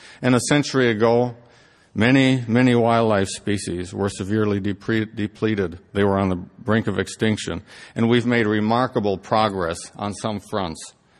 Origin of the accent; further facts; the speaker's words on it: Wisconsin, United States; In fact, the most serious wildfire ever in the United States was in my home state of Wisconsin in 1871.